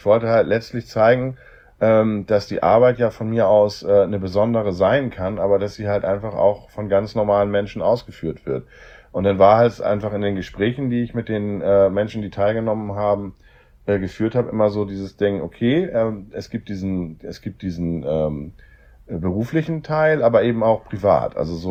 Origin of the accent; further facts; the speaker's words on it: Hamburg, Germany; Ich komme aus Hamburg